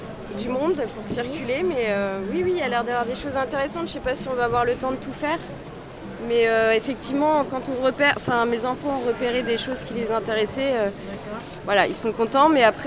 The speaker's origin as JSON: {"language": "French", "town": "Amboise", "region": "Centre-Val de Loire", "country": "France", "said": "Ouais, c'est la première fois, on est d'Amboise."}